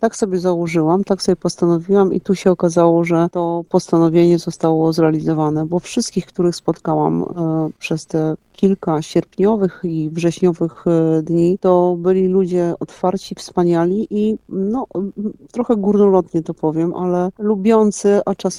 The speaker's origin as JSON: {"language": "Polish", "town": "Pieniężno", "region": "Warmian-Masurian Voivodeship", "country": "Poland", "tie": "born or raised there", "said": "I w miasteczku, w którym się wychowywałam, które się nazywa Pieniężno na północy Warmii"}